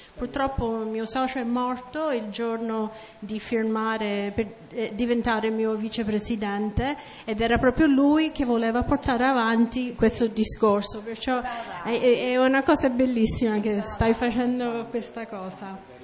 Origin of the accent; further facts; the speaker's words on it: United States; Italian is a second language; now in Italy; sono americana, mezzo italiana, e vivo in Italia da tantissimi anni, ma nel 2008-2009 ho potuto vivere un anno a Dharamsala.